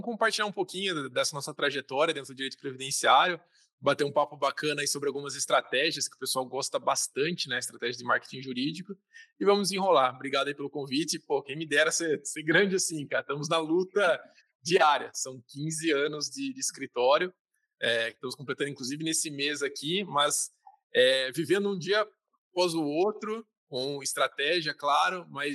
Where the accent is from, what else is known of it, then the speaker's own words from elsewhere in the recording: São Paulo, Brazil; Todos nós somos do interior de São Paulo e a gente morava numa república do lado da nossa faculdade